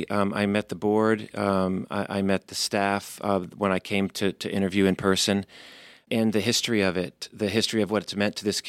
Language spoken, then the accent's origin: English; Vermont, United States; also born or lived in Massachusetts / Saratoga, New York; I was born in Massachusetts, grew up in Vermont, spent quite a bit of time in the Saratoga area of New York when my father got a job up there.